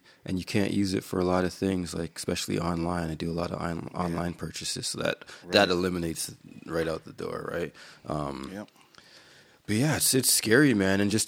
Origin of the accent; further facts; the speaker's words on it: Canada; That's if so, that's very sad for us being Canadian.